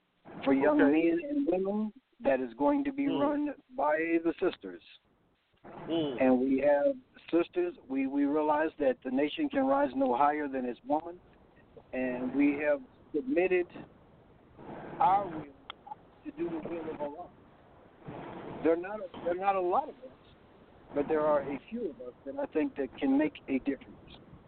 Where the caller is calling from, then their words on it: Louisville, Kentucky, United States; I'm calling from Louisville, Kentucky.